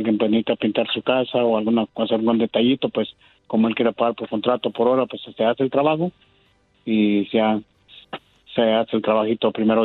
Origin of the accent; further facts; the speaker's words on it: Guatemala; Guatemala.